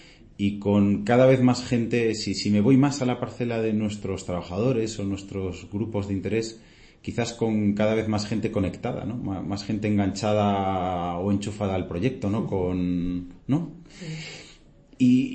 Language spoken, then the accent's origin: Spanish; Asturias, Spain; moved away as an adult; now in Madrid, Spain; Me apetecía mucho salir de mi tierra, yo soy asturiano